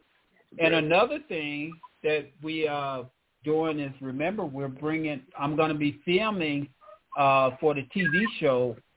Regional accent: Arkansas, United States; And for us coming up, I grew up in Arkansas. A lot of people had a hard time with school.

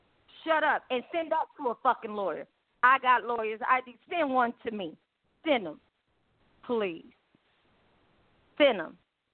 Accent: Compton, California, United States; See, because still, I'm from Compton, California.

